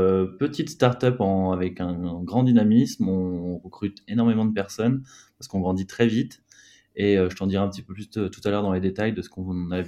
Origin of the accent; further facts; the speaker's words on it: Tours, Centre-Val de Loire, France; now in Paris, France; donc j'ai 28 ans, je suis originaire de Tours et maintenant j'habite dans le petit quartier des Abbesses, donc je suis assez fier de mon quartier, je m'y sens super bien.